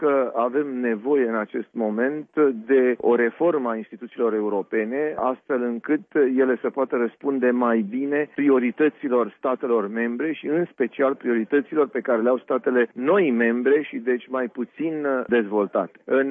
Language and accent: Romanian; Romania; Nu contează numai ce credem noi ca români, că este de propus alegătorilor noștri, de oferit alegătorilor noștri